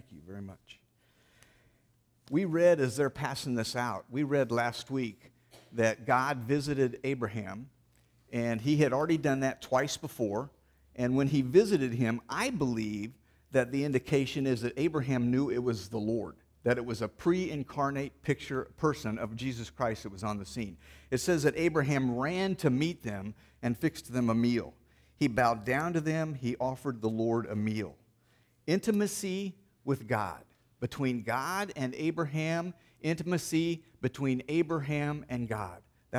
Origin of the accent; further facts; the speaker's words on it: Kansas City, United States; I told him, we're from Kansas City, we're leaving.